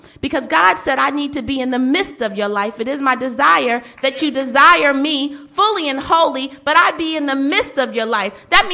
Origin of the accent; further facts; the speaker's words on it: Charleston, South Carolina, United States; But lo and behold, my first case was in the magistrate's court of North Charleston. We're from Charleston, South Carolina.